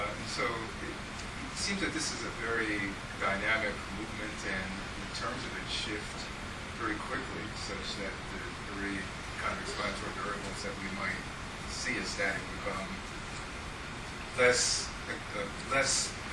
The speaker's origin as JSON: {"language": "English", "town": "New York City", "region": "New York", "country": "United States", "tie": "born or raised there", "said": "my own experience, I grew up in New York City"}